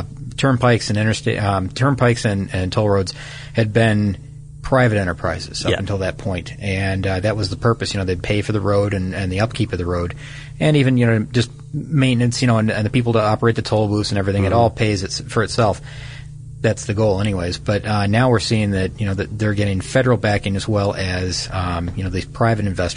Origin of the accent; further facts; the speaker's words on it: Midwest, United States; I'm a Midwesterner. I've traveled that sucker all the time.